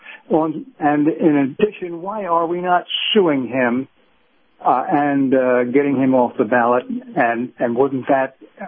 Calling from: St. Petersburg, Florida, United States; Jimmy, if I'm St. Pete.

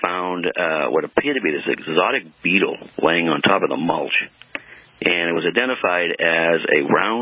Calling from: Massachusetts, United States; I'm calling from Cape Cod.

